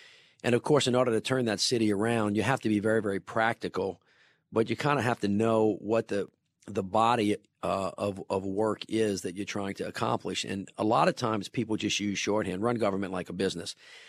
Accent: Deep South, United States; my entire life was lived through the prism of, you know, growing up in the Deep South during those very, very difficult times.

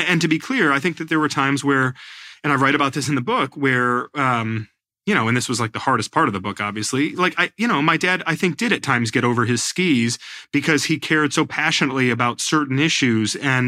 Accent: New York, United States; born there; he's the pastor of the church where I was born up in the Hudson Valley.

